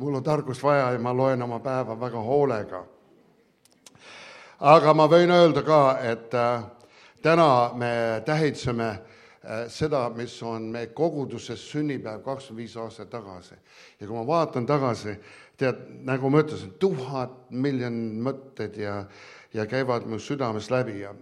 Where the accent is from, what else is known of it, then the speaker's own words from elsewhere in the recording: Eastern Canada, Canada; kuidas me tulime Harri Austraaliast, Allan idased Kesk-Kanadast, mina Ida-Kanadast, aga täpselt õigel ajal olime koos siin.